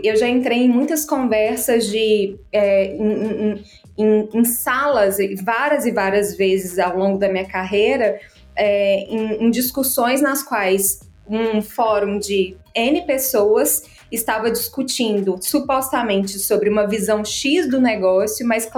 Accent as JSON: {"language": "Portuguese", "town": "Belo Horizonte", "region": "Minas Gerais", "country": "Brazil", "said": "Bem, eu sou mineira de Belo Horizonte."}